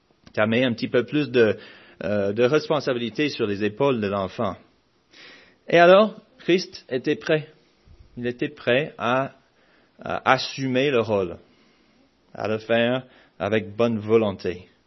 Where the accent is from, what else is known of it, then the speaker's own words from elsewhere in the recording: Alabama, United States; quand j'étais jeune, quand j'ai grandi en Alabama